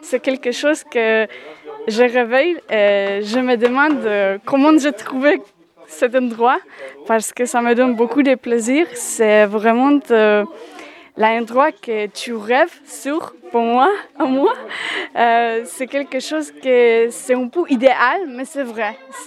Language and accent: French; Poland; French is a second language; moved away as an adult; now in France; je viens de Pologne.